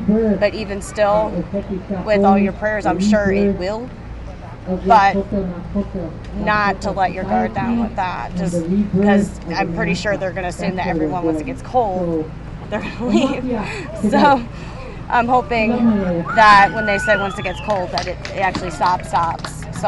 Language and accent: English; New Jersey, United States; New Jersey.